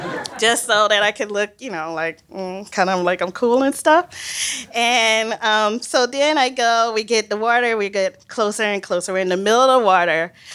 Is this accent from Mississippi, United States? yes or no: yes; Mississippi, United States; I'm from Mississippi, guys, sorry.